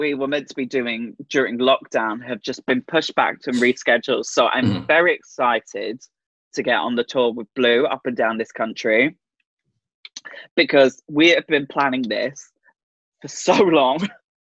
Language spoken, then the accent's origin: English; Derry, Northern Ireland, United Kingdom; I'm from Larkhill in Derry, date of birth 15th of 6th 85. I'm like a Gemini